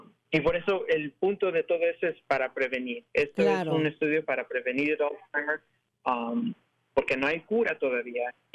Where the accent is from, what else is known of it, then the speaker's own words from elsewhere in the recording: Mexico; yo siendo mexicano, tengo que, usted entiende, tenemos que soportar a nuestra gente